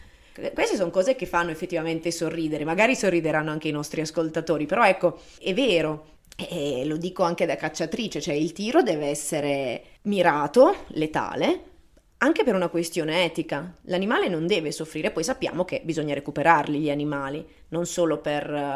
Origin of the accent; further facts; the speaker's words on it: Apulia, Italy; io sono pugliese e poi ho scelto di studiare scienze naturali ed ecologia a Parma